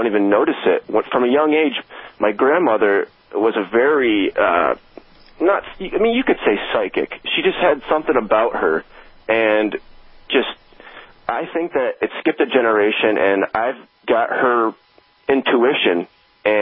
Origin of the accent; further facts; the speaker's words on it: Rome, New York, United States; born there; I was born in Rome, New York. I guess you could call me a millennial. I'm turning 28 this September